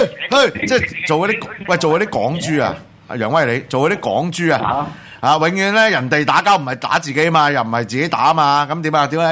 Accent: Hong Kong; 對呢個土地心存希望，對我哋香港人心存希望，先至能夠有希望咯。

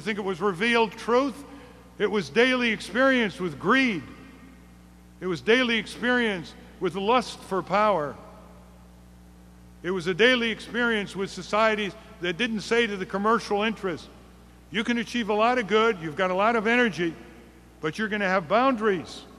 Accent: Winsted, United States; When I was growing up in Winsted, which is a textile mill town, not very high-paying jobs

